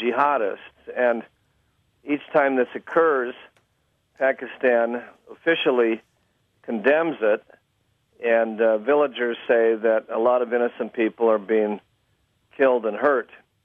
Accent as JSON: {"language": "English", "region": "Michigan", "country": "United States", "tie": "born or raised there", "said": "my experience in growing up in Michigan, discovering civil rights and poverty issues"}